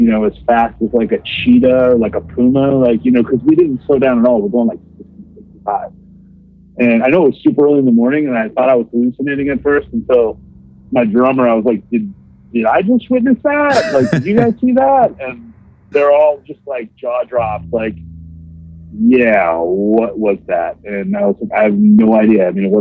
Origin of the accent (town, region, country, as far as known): Theresa, Wisconsin, United States; born or raised there